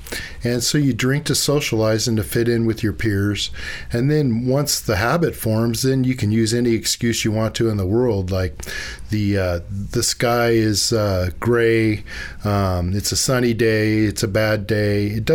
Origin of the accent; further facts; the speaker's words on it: California, United States; I grew up in West Contra Costa County and also grew up in East Contra Costa County.